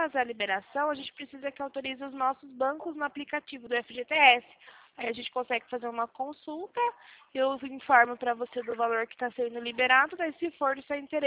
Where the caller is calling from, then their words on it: Itatiba, São Paulo, Brazil; Eu falo daqui da cidade de Itatiba, interior de São Paulo.